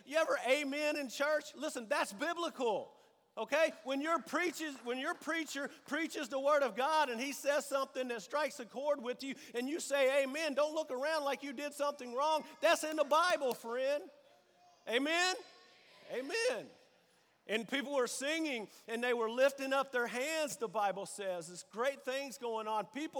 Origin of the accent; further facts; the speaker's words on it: Alabama, United States; And listen, I'm from Alabama, so I'm not real good at math